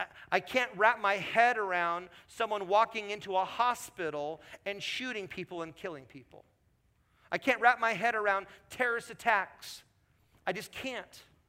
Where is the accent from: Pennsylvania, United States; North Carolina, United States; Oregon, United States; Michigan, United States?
Oregon, United States; Portland; I was given an opportunity for 7.5, 8 years to be a lead pastor in my hometown of Portland.